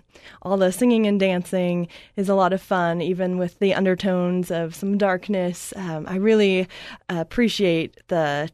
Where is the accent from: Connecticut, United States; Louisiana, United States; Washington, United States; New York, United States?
Connecticut, United States; I'm originally from Connecticut.